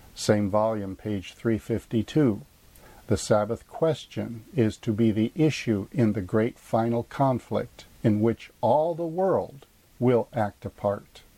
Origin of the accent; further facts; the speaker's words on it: United States; And as an American, I'm certainly not proud of that.